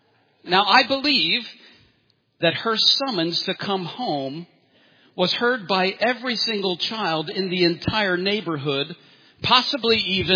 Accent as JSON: {"language": "English", "town": "Philadelphia", "region": "Pennsylvania", "country": "United States", "tie": "born or raised there", "said": "one of the things about growing up in the inner city, for me, growing up in North Philadelphia, was there was never a lack of friends to play with."}